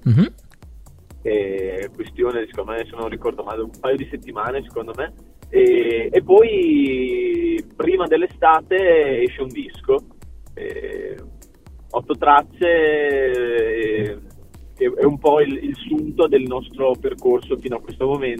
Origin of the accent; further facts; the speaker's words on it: Ferrara, Emilia-Romagna, Italy; siccome siamo di Ferrara, a Ferrara componente fondamentale della vita è la nebbia